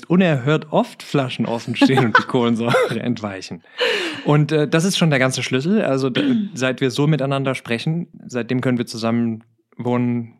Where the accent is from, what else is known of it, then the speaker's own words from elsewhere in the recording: Meerbusch, North Rhine-Westphalia, Germany; born there; ich bin geboren 1985 in Meerbusch.